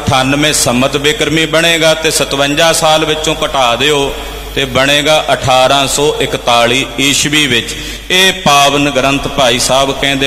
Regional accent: Mira Kot, Punjab, India; ਸ਼੍ਰੀ ਅੰਮ੍ਰਿਤਸਰ ਸਾਹਿਬ ਦੇ ਨੇੜੇ ਮੇਰਾ ਪਿੰਡ ਹੈ ਮੀਰਾ ਕੋਟ, ਜਿੱਥੋਂ ਦਾ ਮੈਂ ਰਹਿਣ ਵਾਲਾ, ਮੇਰਾ ਉਹ ਜੱਦੀ ਪਿੰਡ ਹੈ।

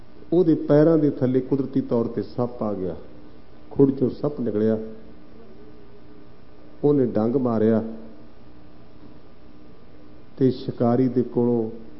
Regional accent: Punjab, Pakistan; ਤੇ ਕਸੂਰ ਮੇਰੇ ਪਿੰਡ ਤੋਂ ਕੇਵਲ 6 ਮੀਲ ਹੋਣਾ ਹੈ।

